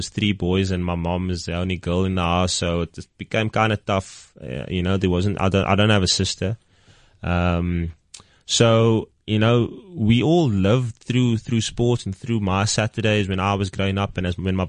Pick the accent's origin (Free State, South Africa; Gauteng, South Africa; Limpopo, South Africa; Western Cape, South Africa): Western Cape, South Africa; Cape Town; I grew up in the Cape Flats, so I stayed in a suburb called Surrey Estate, and it's next to the very notorious Manenberg in Cape Town.